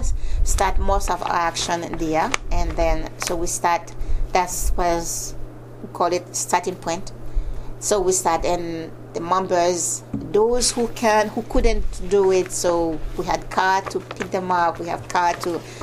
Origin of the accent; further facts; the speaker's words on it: Haiti; first language French; English is a second language; now in Ottawa, Canada; Yes, French is my first language.